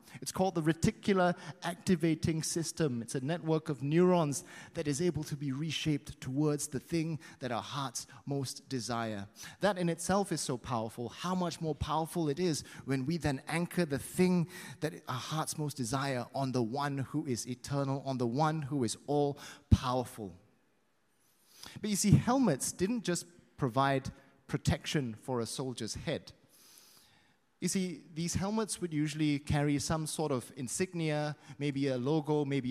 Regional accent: East Malaysia, Malaysia; I'm from East Malaysia. But also it tells you or gives you a clue as to which tribe I'm from as well.

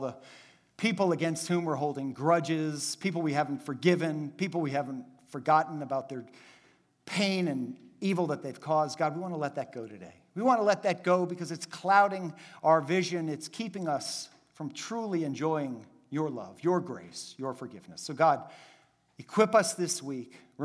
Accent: Miami, Florida, United States; I mean, I grew up in Miami. I was not the best soccer player in Miami.

